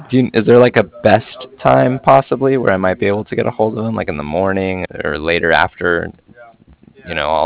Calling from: Cardiff, Wales, United Kingdom; I'm calling from Cardiff. That's C-A-R-D-I-F-F, like Frank at the end.

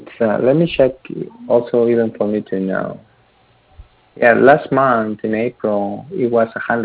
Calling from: Texas, United States; I'm calling you from Texas.

